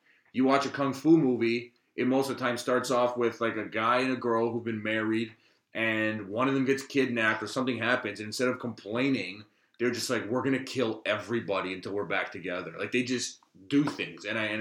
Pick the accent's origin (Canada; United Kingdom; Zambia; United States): Canada; Scarborough, Ontario; because I grew up in Scarborough, you know, I had a very multicultural upbringing.